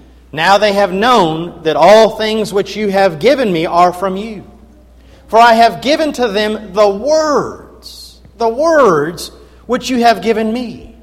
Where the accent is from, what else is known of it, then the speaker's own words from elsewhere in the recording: Kentucky, United States; I came from Kentucky, and the people there did not endeavor to watch the Kentucky Wildcats play basketball.